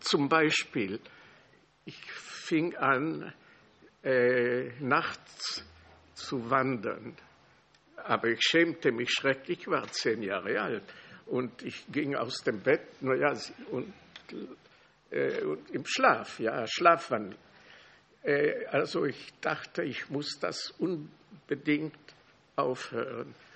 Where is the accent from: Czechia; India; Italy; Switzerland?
Czechia; Die wussten nicht, dass ich ein Jude war. Die wussten nichts, die wussten, ich war ein Tscheche und war ein Ungläubiger, oder wie man das sagen kann, der irgendwie getauft war. Die durften nicht wissen, dass ich jüdisch war